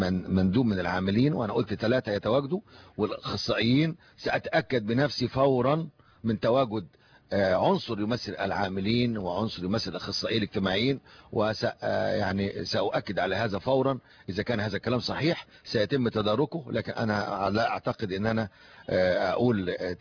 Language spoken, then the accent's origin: Arabic; Egypt; احنا كلنا مصريين